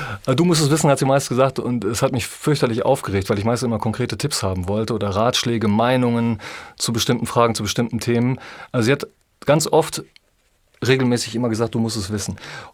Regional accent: North Rhine-Westphalia, Germany; ich bin ja Ostwestfale, ne? Dreiländereck Hessen, NRW, in Niedersachsen

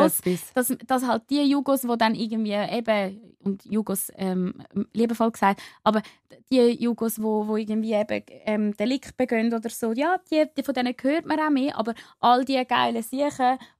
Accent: Switzerland; gerade bei uns in der Schweiz

